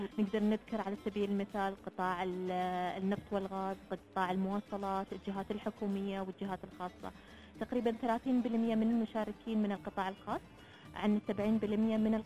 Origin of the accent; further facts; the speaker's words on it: United Arab Emirates; احنا اماراتيين.